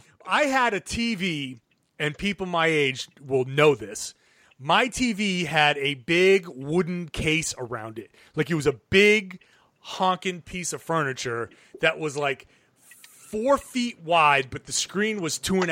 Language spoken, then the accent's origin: English; Rhode Island, United States; born there; My family settled in Rhode Island because my dad's brother happened to be here, and I was born in Rhode Island